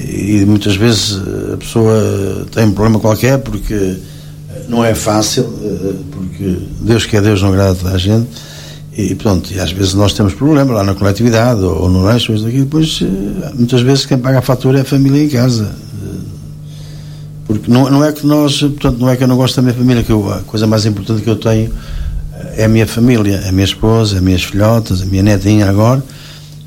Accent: São João de Ver, Aveiro, Portugal; tenho orgulho naquilo que tenho feito ao longo de muitos anos para a minha terra, que é São João de Ver.

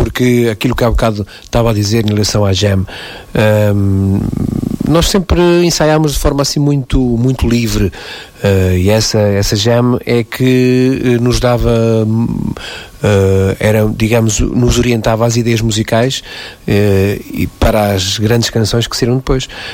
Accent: Vila Real, Norte, Portugal; now in Porto, Portugal; eu vinha de Vila Real, Trás-os-Montes, estava a estudar na faculdade no Porto.

